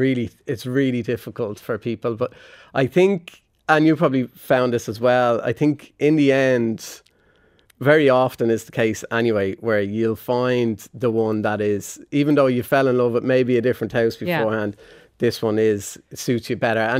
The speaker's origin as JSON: {"language": "English", "town": "Dublin", "region": "Leinster", "country": "Ireland", "said": "we're both teachers, so we needed to live in Dublin, and we're both from Dublin."}